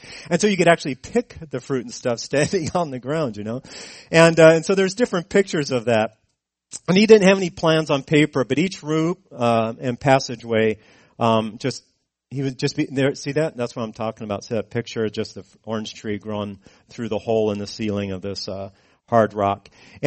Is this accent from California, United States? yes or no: yes; Fresno, California, United States; born there; I was born in Fresno, California. I only lived there for a year or two, so it's not that I remember growing up there, but I had relatives there.